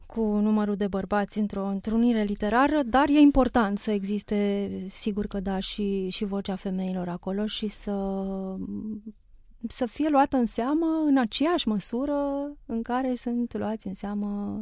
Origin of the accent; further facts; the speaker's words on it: Sibiu, Sibiu County, Romania; born there; now in Bucharest, Romania; Și că sunt femeie și că m-am născut la Sibiu și că am trăit 14 ani în perioada comunistă și că apoi a venit libertatea, tranziția, democrația, că am venit la București, că lucrez la radio